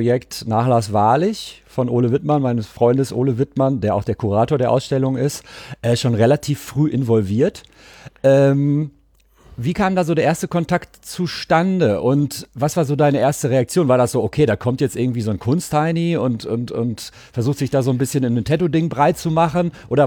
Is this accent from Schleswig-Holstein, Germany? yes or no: no; Cologne, North Rhine-Westphalia, Germany; für mich als Kölner